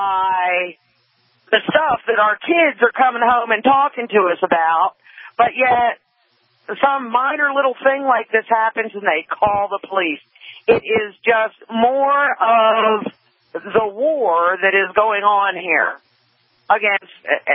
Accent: Maryland, United States; I grew up in Maryland.

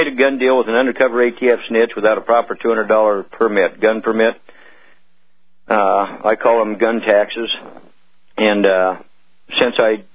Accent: Iowa, United States; Sorry, Iowans. I mean, that's my home state, but that's what I feel about it.

